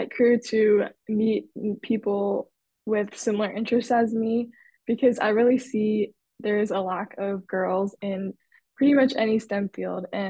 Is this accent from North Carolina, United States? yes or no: yes; Mooresville, North Carolina, United States; I'm from Mooresville, North Carolina, and I am in 11th grade.